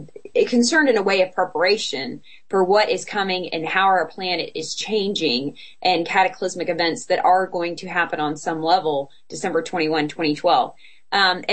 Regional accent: Atlanta, Georgia, United States; now in Austin, United States; Atlanta, which is more or less my hometown, although I've just recently moved to Austin, Texas

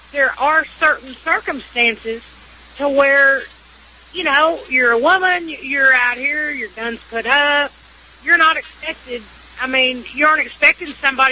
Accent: Texas, United States; I'm from Texas.

